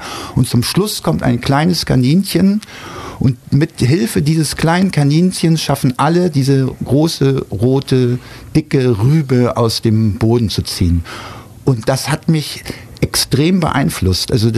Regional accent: Hamburg, Germany; now in Berlin, Germany; Ich bin ja 1982, habe ich dann rüber gemacht nach West-Berlin und ich habe eigentlich den Großteil meines Lebens ja in Berlin verbracht.

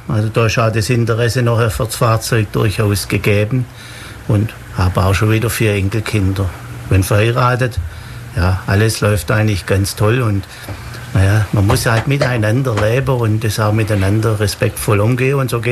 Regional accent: Schorndorf, Baden-Württemberg, Germany; Nun, ich komme ja nicht aus Ulm, sondern aus Schorndorf im Remstal. Das ist schon etwa 80 Kilometer von hier.

